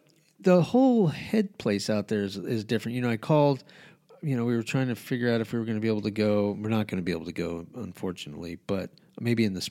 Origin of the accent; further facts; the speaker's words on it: Albuquerque, New Mexico, United States; moved away; I grew up in Albuquerque.